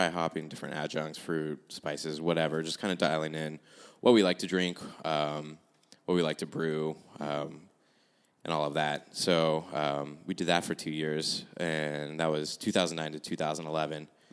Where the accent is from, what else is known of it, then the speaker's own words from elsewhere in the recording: Woodland Hills, California, United States; moved away as an adult; Yeah. I'm from LA. I was born in Van Nuys, grew up in Woodland Hills, but then I... When I was 18, I was like, peace, I'm out of here.